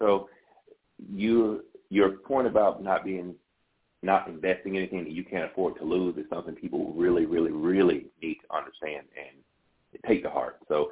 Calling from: McDonough, Georgia, United States; I'm calling from McDonough, Georgia.

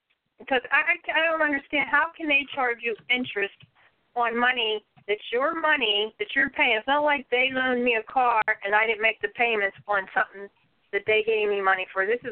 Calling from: Cheswick, Pennsylvania, United States; Pennsylvania.

